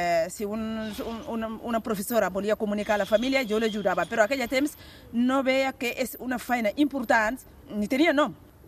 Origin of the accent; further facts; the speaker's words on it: Damena, Mali; Catalan is a second language; moved away as an adult; now in Spain; El meu poble és Damena. I vaig arribar amb molta gana d'arribar aquí.